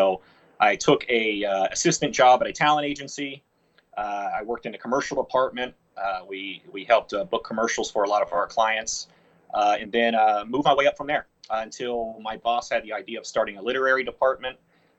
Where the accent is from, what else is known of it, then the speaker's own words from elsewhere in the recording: Ohio, United States; moved away as an adult; now in Los Angeles, United States; having been born and raised in Ohio in a small town, that was predominantly white town, and then moving out to Los Angeles, this huge melting pot of people.